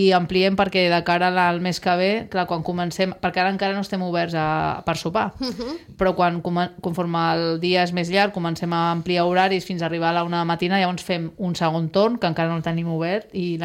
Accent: Sant Boi, Catalonia, Spain; now in Sitges, Spain; perquè jo sóc de Sant Boi, no sóc d'aquí

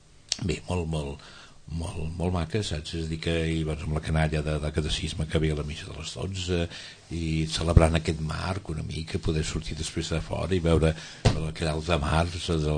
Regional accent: Terrassa, Catalonia, Spain; jo també vinc de Terrassa

